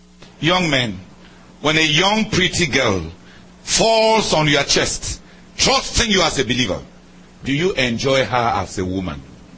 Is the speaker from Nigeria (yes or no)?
yes; Nigeria; I come from Nigeria, a nation where men apprentice themselves to the ministry of others as a ladder towards their own.